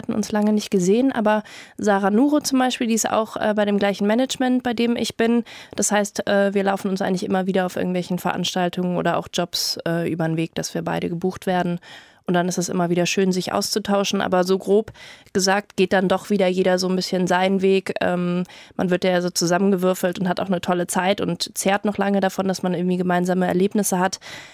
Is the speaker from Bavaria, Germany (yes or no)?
yes; Munich, Bavaria, Germany; weil das ist mir ein bisschen als Münchnerin auch ein bisschen vertraut.